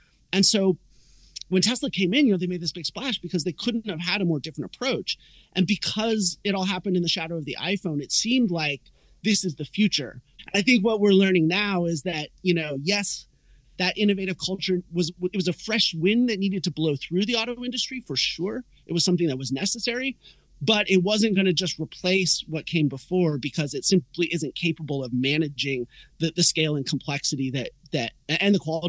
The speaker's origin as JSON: {"language": "English", "region": "West Coast", "country": "United States", "tie": "born or raised there", "said": "I grew up on the West Coast"}